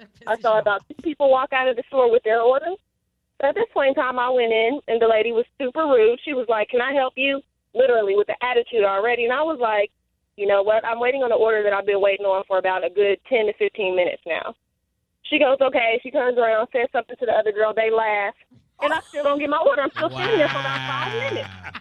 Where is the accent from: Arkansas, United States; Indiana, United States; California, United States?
Indiana, United States; Indianapolis; from Indianapolis.